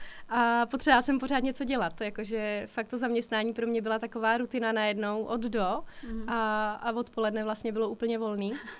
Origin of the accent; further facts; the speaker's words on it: South Bohemian Region, Czechia; jsem z Budějovic, jsem kousek od Budějovic, vlastně z takové vesnice od Týna nad Vltavou.